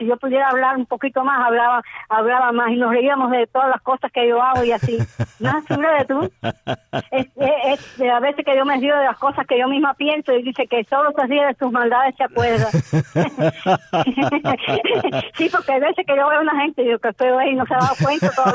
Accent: Camajuaní, Villa Clara, Cuba; now in Miami, United States; ahí en Miami, y los que me están oyendo, que seguro que me están oyendo en mi tierra, ahí en Camajuaní

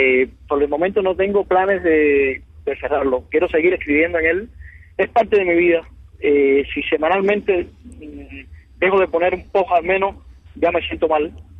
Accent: Cuba; moved away; la falta de libertad que yo tenía en Cuba

